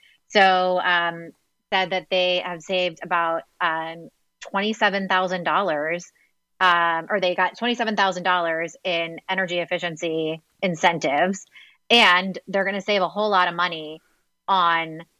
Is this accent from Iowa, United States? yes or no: no; Florida, United States; I remembered back to being a kid growing up in Florida, and in elementary school during hurricane season.